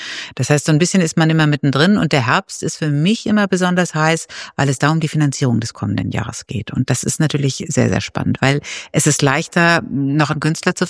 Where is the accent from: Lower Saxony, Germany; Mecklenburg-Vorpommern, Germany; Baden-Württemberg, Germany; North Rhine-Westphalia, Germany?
Lower Saxony, Germany; Wilhelmshaven; born there; Ich bin in Wilhelmshaven geboren und habe so richtig norddeutsche Eltern.